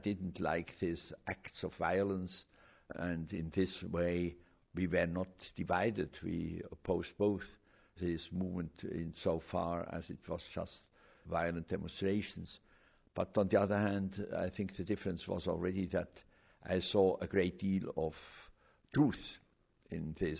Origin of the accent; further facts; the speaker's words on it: Switzerland; He comes, as I come, from a very conservative Catholic background. I'm from Switzerland, he from Bavaria.